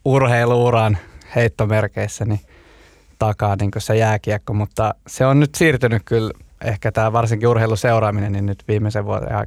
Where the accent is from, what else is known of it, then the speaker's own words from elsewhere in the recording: Vantaa, Uusimaa, Finland; koska olen ylpeä vantaalainen ja aion aina olla